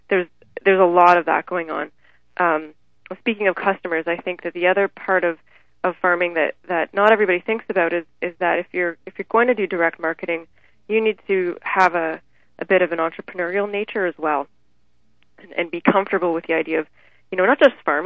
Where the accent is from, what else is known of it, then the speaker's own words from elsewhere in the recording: Kitchener, Ontario, Canada; I mean, I'd really spent very little time on a farm. I'm from Kitchener. I'm from the suburbs.